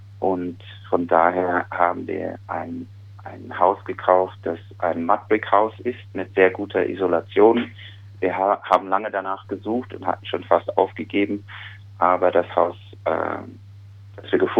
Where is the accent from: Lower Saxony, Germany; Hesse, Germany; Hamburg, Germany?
Hesse, Germany; Darmstadt; moved away as an adult; now in Australia; Ja, ich komme aus Darmstadt bei Frankfurt. Ich habe dort, bin dort aufgewachsen, habe in Darmstadt auch studiert, Wirtschaftsinformatik.